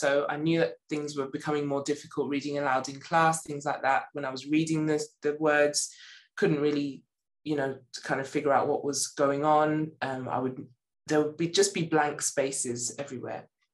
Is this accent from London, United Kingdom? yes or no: yes; London, United Kingdom; now in Durham, United Kingdom; And I've lived in Durham for 18 years, but was born and bred in London.